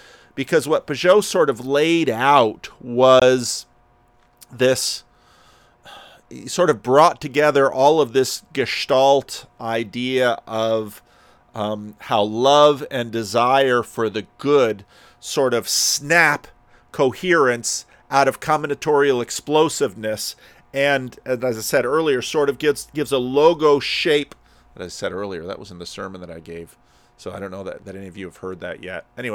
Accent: Barahona, Dominican Republic; Santo Domingo, and this is more Barahona in the Dominican Republic. And this is like the spirit of my hometown.

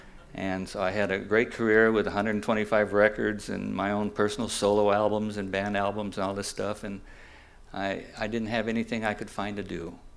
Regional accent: Michigan, United States; now in San Diego, United States; I get bored, but I came here in 1977 from Michigan, San Diego

